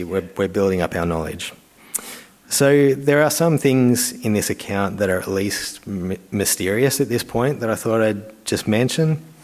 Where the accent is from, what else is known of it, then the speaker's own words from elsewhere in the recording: Australia; we need to try and read it like an ancient Israelite and not come to it as an Australian from 2026 with our sort of modern ideas and modern questions.